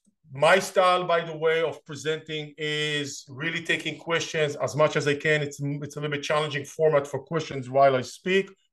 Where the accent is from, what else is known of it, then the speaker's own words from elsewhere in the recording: Israel; English is a second language; moved away; Obviously, you know by now, I grew up in Israel. I'm a foreigner to this country. I've been here for 20 years, but I'm still a foreigner.